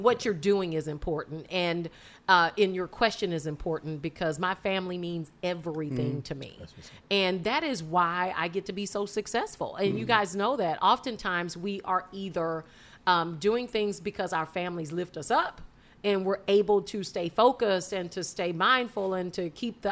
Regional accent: Louisiana, United States; So I am from the other country called Louisiana. And I'm a Creole girl through and through.

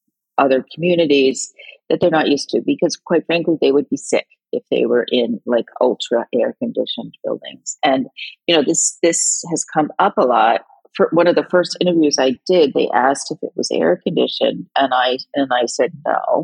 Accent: East Coast, United States; I mean, I grew up on the East Coast. We didn't have any air conditioning.

